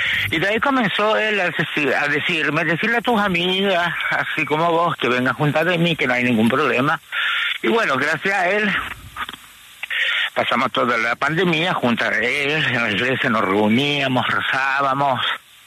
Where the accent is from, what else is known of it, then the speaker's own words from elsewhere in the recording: Asunción, Paraguay; un padre que era de mi barrio en Paraguay, en Asunción.